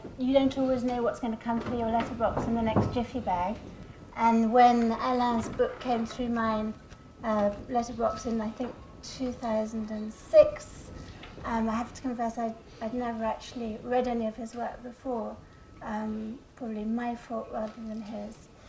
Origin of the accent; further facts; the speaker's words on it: Republic of the Congo; I explained that I was from the Republic of the Congo, i.e. the smaller of the two Congos